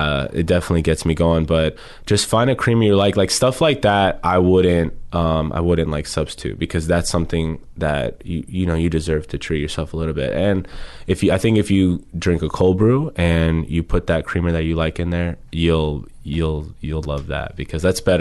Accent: New York, United States; I'm from New York, so we will see.

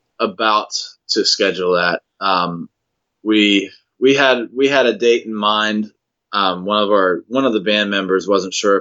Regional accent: Pennsylvania, United States; Well, we're from Westmoreland County, so we've been playing a lot around here.

